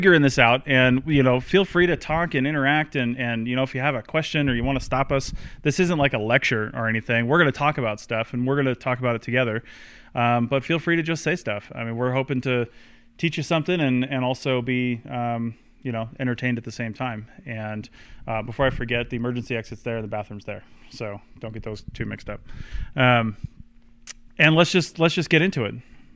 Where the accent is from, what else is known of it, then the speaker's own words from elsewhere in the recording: Seattle, Washington, United States; born there; I was born in the Seattle area, and it's all just like forests and everything's covered anyway.